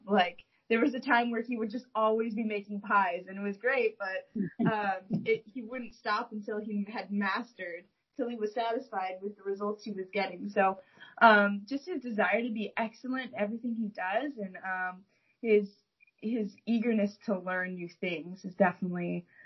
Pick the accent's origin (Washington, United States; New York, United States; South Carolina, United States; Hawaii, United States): Washington, United States; Yakima; now in Seattle, United States; I grew up in Yakima, Washington. I was on the east side of the state. And I moved to Seattle my freshman year of high school.